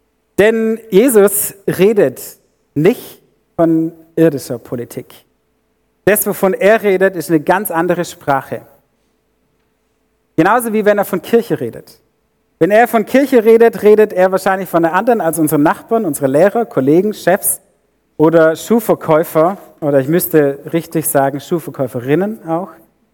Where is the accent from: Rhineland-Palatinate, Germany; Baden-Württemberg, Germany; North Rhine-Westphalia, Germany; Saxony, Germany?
Baden-Württemberg, Germany; Herrenberg; accent: Swabian; Ich bin 25 Minuten hier um die Ecke auf die Welt gekommen. Ich bin in Herrenberg im Krankenhaus geboren und bin aus Schwäbisch aufgewachsen.